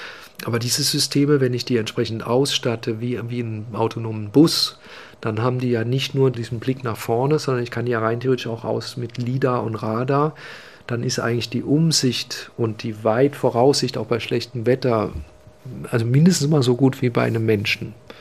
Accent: Karlsruhe, Baden-Württemberg, Germany; Und wir sehen uns als Karlsruher immer innovat

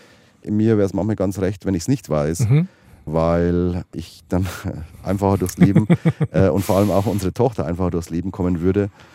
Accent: Bavaria, Germany; ich bin in Bayern aufgewachsen, auf dem katholischen Land.

